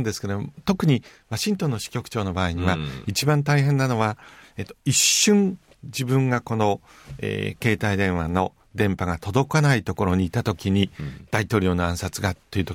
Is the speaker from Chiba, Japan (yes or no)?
no; Hokkaido, Japan; たまたま僕はどさんこでおおらかに育ったもので